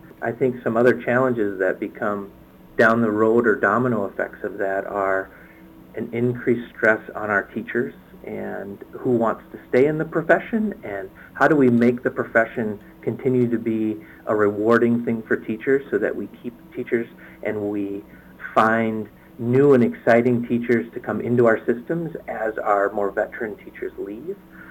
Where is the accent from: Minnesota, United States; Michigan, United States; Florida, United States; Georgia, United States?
Minnesota, United States; Winona; growing up in Winona, I had